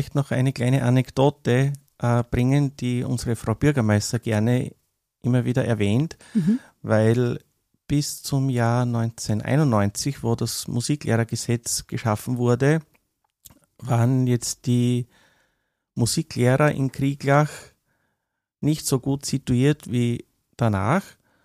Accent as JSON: {"language": "German", "town": "Hartberg", "region": "Styria", "country": "Austria", "tie": "born or raised there", "said": "Also ich stamme aus Hartberg, bin dort aufgewachsen und wohne dort auch nach wie vor"}